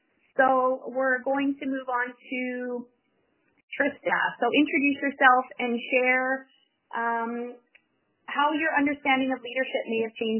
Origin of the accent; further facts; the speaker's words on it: Whitehorse, Yukon, Canada; I'm from Whitehorse